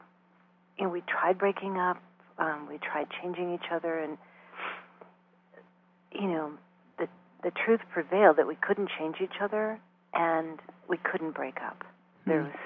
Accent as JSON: {"language": "English", "region": "East Coast", "country": "United States", "tie": "born or raised there", "said": "we were raised on the East Coast and raised in very different ways."}